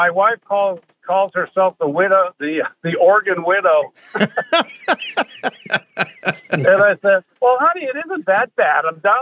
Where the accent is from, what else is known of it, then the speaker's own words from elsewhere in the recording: Montreal, Quebec, Canada; nope, I'm actually from Montreal, Canada.